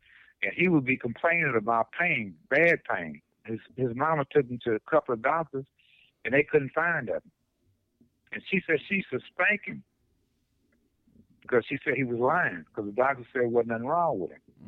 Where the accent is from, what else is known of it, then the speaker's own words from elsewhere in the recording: Detroit, Michigan, United States; but the only reason I said that is because I'm from Detroit.